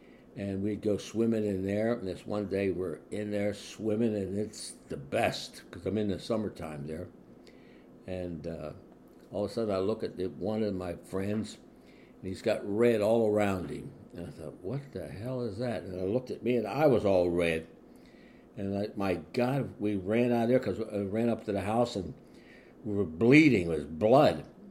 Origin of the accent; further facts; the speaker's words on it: Gannett, Pennsylvania, United States; born there; I was born in Gannett, Pennsylvania, in the year 1929, June 20th, which was only about 4 months before the crash in Wall Street.